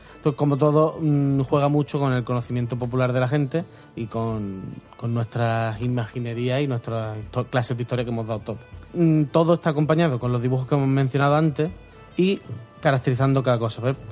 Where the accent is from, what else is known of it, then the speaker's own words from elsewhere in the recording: Seville, Andalusia, Spain; para los que somos de Sevilla nos viene bien